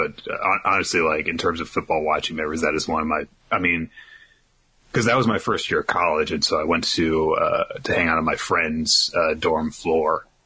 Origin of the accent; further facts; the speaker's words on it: Florida, United States; I'm from Florida, and we had that recount that made everyone mock us for 17 years and counting.